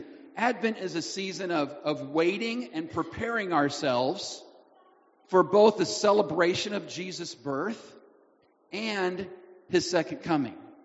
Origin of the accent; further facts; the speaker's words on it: Oildale, California, United States; So when I was little, growing up in Oildale, California, a suburb of Bakersfield, California